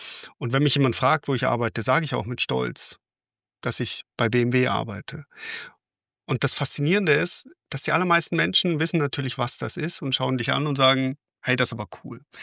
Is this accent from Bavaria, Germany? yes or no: yes; Bavaria, Germany; born there; Ich bin geborener Bayer.